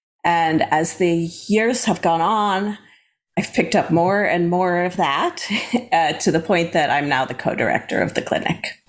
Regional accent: Massachusetts, United States; also born or lived in Pennsylvania; I grew up mostly on the East Coast, near Boston, some near Philadelphia.

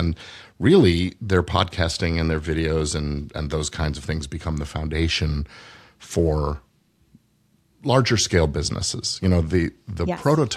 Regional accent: Palos Verdes, California, United States; Well, I grew up on the South Bay in Palos Verdes, and currently we now live in the Second Valley North, so the Santa Clarita Valley.

